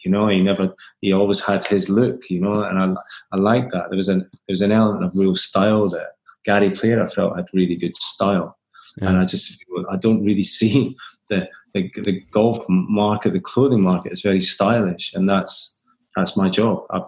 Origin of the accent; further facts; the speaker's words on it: Scotland, United Kingdom; And I'm a Scottish guy